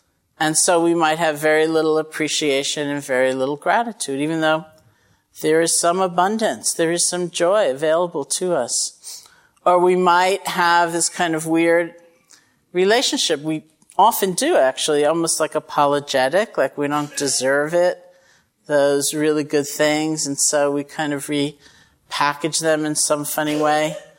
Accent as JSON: {"language": "English", "region": "Massachusetts", "country": "United States", "said": "And it's December, right? And I'm from Massachusetts, so that's different."}